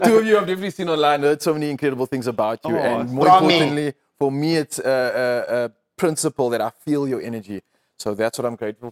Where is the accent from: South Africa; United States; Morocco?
South Africa; Cape Town, Western Cape; I was brought up in Heathfield with my parents, but obviously most of the time that I did have spending with cousins and family was Bridgetown, Cape Town, that side of life.